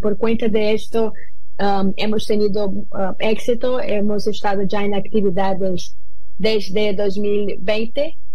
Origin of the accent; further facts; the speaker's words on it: Brazil; Spanish is a second language; also born or lived in United States; yo soy brasileña, como se ha comentado, pero yo he vivido por algunos años en Estados Unidos y por allá he vivido en Silicon Valley, en el Valle del Silicio